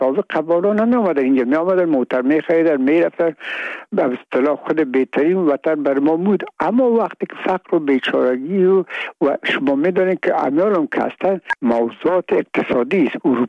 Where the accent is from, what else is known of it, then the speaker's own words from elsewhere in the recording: Afghanistan; ما افغان هستیم